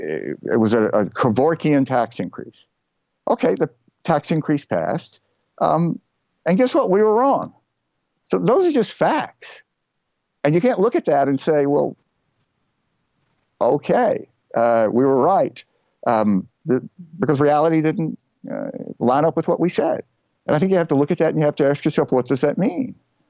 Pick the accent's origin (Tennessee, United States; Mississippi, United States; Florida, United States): Mississippi, United States; I grew up in Mississippi when there was only really a Democratic Party.